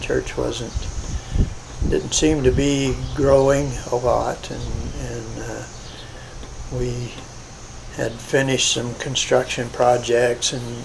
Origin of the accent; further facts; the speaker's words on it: Oskaloosa, Kansas, United States; also born or lived in Lawrence; I was born in Lawrence. Lived in Oskaloosa all my life. Except for 10 years I was gone in the military.